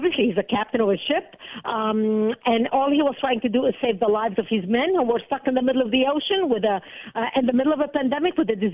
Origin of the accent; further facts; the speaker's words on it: Lebanon; I was born and raised in Lebanon, which used to be the only majority Christian country in the Middle East.